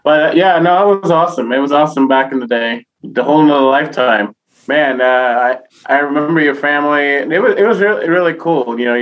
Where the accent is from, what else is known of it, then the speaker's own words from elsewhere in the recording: New York, United States; I'm Boricua from New York.